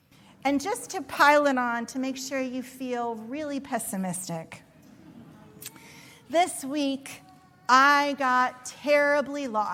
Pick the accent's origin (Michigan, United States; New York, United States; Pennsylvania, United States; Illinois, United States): Illinois, United States; Springfield; Now, I'm from Springfield, Illinois, and I was pretty sure I hadn't gone all the way there.